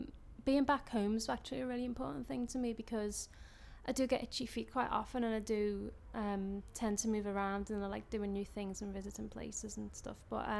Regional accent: Liverpool, North West England, United Kingdom; I'm from Liverpool, born and bred. I'm from Broad Green. Woo! Everyone knows I'm obsessed with being from Broad Green. It's just the district, but it's just a nice little area.

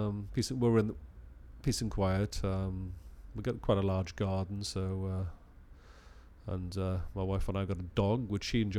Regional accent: Ystrad Mynach, Wales, United Kingdom; also born or lived in London; I was born in Australia. I was born in Krakow, but I spent most of my early childhood in a place called Ystrad Mynach, which is sort of Mig Glamorgan.

